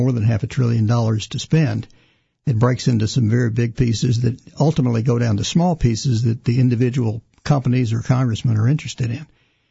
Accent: Mississippi, United States; I grew up in Mississippi, in Mississippi College, got a master's degree from University of Tennessee

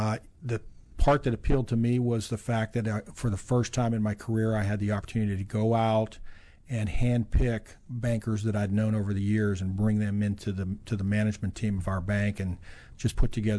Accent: Pittsburgh, Pennsylvania, United States; Well, I grew up in Pittsburgh in a working class family.

